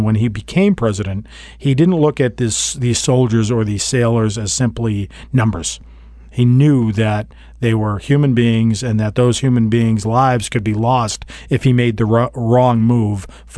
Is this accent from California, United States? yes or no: no; Hyannis, Massachusetts, United States; I grew up on Cape Cod, so I grew up in Hyannis.